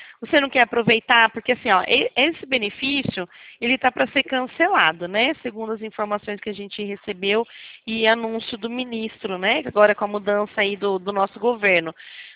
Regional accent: Botucatu, São Paulo, Brazil; É que eu sou de Botucatu.

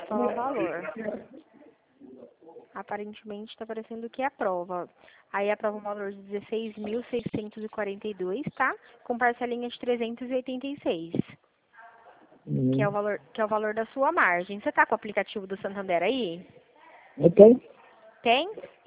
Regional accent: Dracena, São Paulo, Brazil; Eu sou de Dracena, perto de Presidente Prudente.

